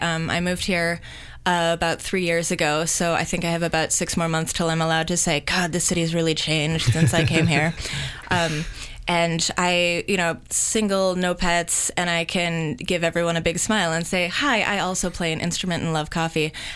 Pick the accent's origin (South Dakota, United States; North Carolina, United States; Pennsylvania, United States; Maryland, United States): Pennsylvania, United States; Pittsburgh; born there; also born or lived in Indiana / New York; And I was born in Pittsburgh, moved to Indiana, then moved to New York, then went around on ships all the time.